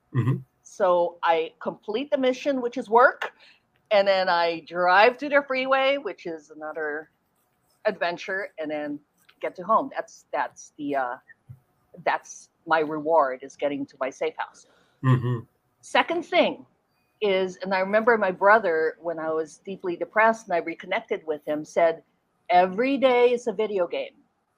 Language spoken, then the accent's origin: English; Philippines; It's almost like we have in, I'm Filipino. So it's in the culture, we have this attitude that's called bahala na, which means God wills it.